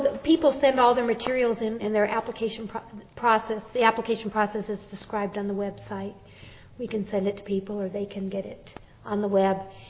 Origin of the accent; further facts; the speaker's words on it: California, United States; moved away as an adult; now in Montana, United States; I grew up in Southern California, and I didn't know anything when I came up here.